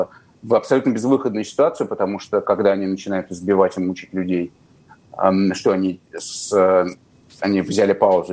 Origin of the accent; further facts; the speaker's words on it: Moscow, Russia; я, как москвич